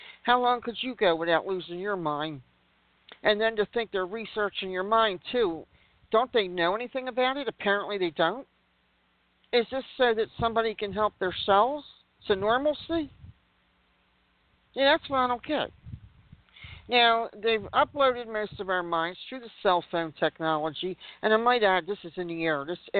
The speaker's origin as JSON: {"language": "English", "country": "United States", "said": "I'm embarrassed that I'm an American, quite frankly."}